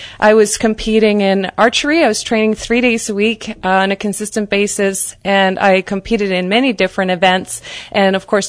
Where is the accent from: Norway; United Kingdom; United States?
Norway; I was brought up in Norway in the great outdoors, 60 degrees north.